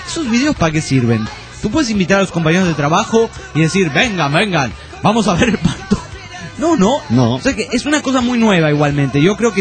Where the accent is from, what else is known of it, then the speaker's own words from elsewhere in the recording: Tarija, Bolivia; soy de Bolivia, de la ciudad de Tarija